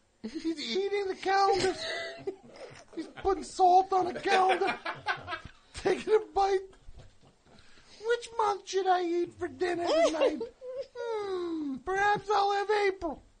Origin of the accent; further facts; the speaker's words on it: Highland Park, New Jersey, United States; also born or lived in Guam; I was born in Guam. I'm not from Guam. From New Jersey. Highland Park, baby.